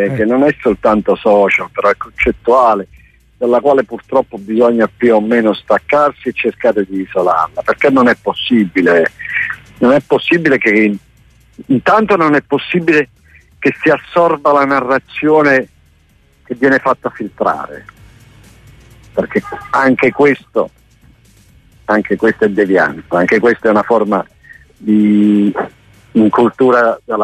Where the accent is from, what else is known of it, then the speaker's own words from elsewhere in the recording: Cava de' Tirreni, Campania, Italy; io sono di Cava dei Tirreni